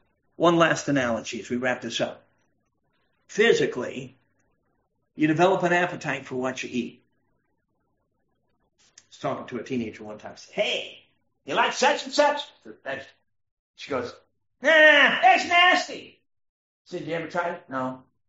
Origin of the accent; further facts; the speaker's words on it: Chicago, Illinois, United States; I grew up in Chicago. For me, this was totally foreign.